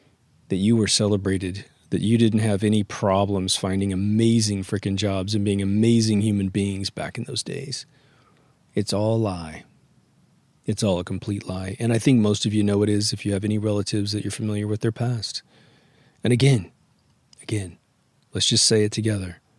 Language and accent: English; Midwest, United States; And it's about my journey through chivalry by growing up in the Midwest.